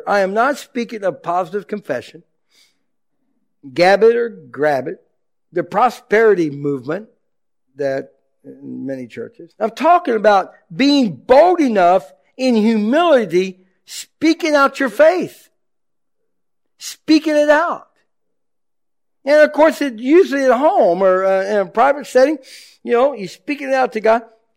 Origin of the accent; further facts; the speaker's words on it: Aberdeen, North Carolina, United States; I'm from Aberdeen, North Carolina, and we're rocking it, something.